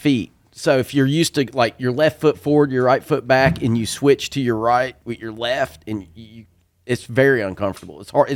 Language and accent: English; Rhode Island, United States; born there; I was born in Rhode Island.